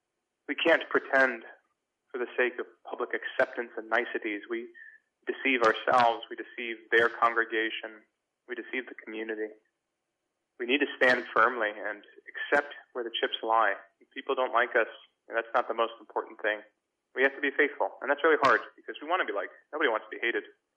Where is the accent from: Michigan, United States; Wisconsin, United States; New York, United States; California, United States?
New York, United States; Brooklyn; I'm Puerto Rican. I was born and raised in Brooklyn.